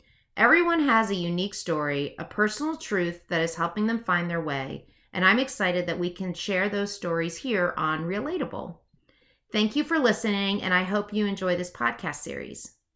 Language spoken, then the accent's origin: English; McLean, Virginia, United States; I grew up in McLean, Virginia, which is a suburb of Washington, D.C. I'm the youngest of five siblings. I still live in Northern Virginia